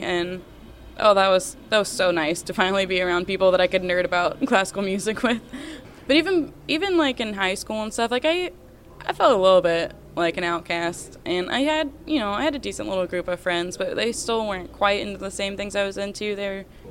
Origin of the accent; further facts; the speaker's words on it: South Carolina, United States; At times I was a little like, man, I hate that I'm from South Carolina. Like, oh, it'd be so much cooler to be from the big city.